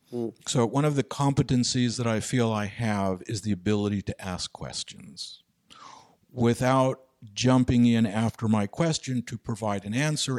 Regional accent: New York, United States; born there; I mean, I was born in 1950 in New York and so on.

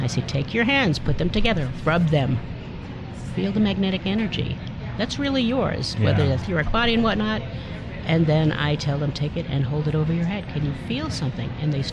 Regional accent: New York, United States; now in Utah, United States; I'm from New York, which has its own. I'm also Jewish.

